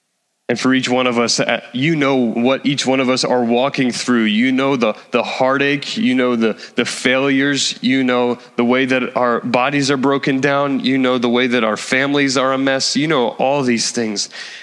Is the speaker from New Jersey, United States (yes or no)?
yes; New Jersey, United States; I'm from Jersey. I'm good.